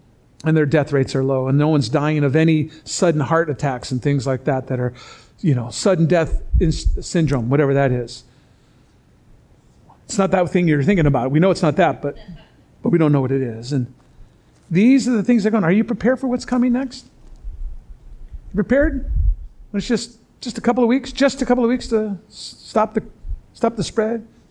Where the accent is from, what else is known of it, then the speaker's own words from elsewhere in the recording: Chicago, Illinois, United States; We'll never be a Chicago, by the way. I'm from Chicago.